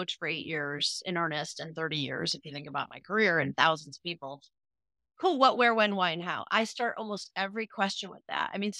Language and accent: English; Half Moon Bay, California, United States; I came from Half Moon Bay